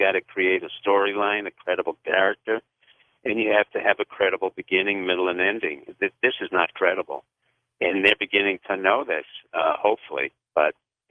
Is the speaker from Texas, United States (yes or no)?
no; New York, United States; Well, quite frankly, you're from New York, I'm from New York